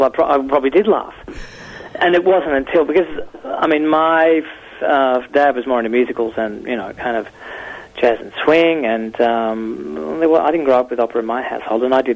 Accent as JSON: {"language": "English", "town": "Ballarat", "region": "Victoria", "country": "Australia", "tie": "born or raised there", "said": "I grew up in Ballarat, and so there was always kind of soirees happening at our place."}